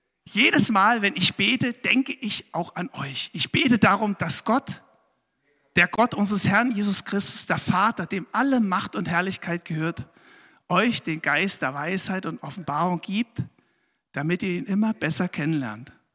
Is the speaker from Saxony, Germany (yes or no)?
yes; Saxony, Germany; Ich bin in Sachsen auf dem Dorf aufgewachsen.